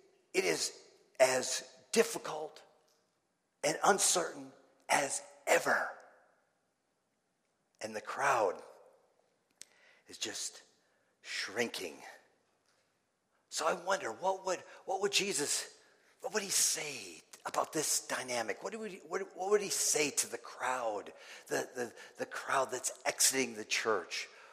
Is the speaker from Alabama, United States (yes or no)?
no; Minneapolis, Minnesota, United States; I grew up in Minneapolis.